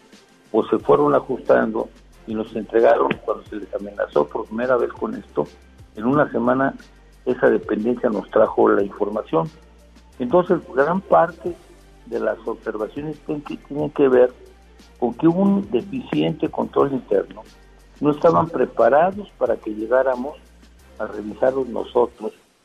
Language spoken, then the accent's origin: Spanish; Oaxaca, Mexico; yo soy de Oaxaca y estoy enterado de los temas